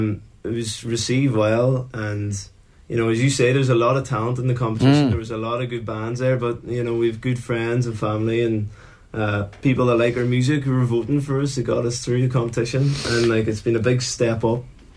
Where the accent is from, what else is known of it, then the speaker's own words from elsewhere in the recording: Castlefin, Ulster, Ireland; like myself and Ronan, we're from Castlefin originally, and we haven't played a gig in Donegal with … so we're looking forward to being on home soil